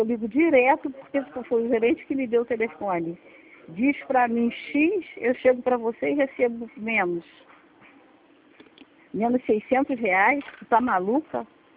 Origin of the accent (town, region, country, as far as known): Rio de Janeiro, Brazil